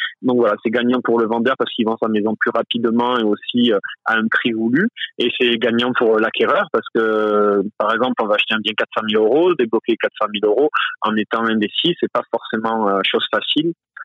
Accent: Toulouse, Occitanie, France; surtout le sud-ouest, comme je viens de Toulouse.

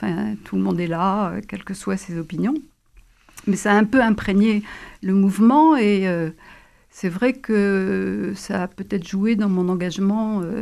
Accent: Grand Est, France; born there; Effectivement, je suis une enfant du baby-boom, si on peut dire, la génération un peu heureuse. Je suis née en Lorraine, dans une famille tout à fait modeste. Mes parents étaient boulangers-pâtissiers.

